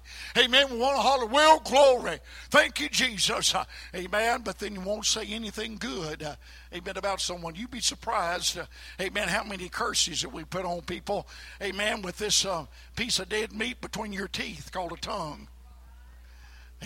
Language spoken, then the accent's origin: English; United States; I remember sitting in a little Methodist church that I was raised in Allen County, Shiloh United Methodist Church. And years and years ago, I was a little boy growing up, and mom and daddy would take us to church.